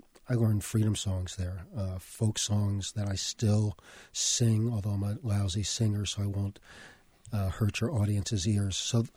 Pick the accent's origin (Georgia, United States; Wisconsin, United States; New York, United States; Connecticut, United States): New York, United States; New York City; So my life really reflected kind of the multiculturalism of New York City, growing up on the Lower East Side, a very diverse neighborhood, lots of races, ethnicities, nationalities.